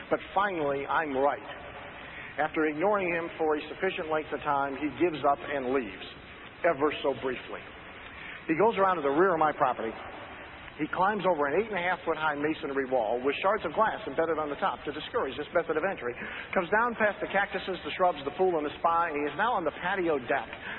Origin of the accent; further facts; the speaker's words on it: Midwest, United States; I grew up in the Midwest where we have coal mining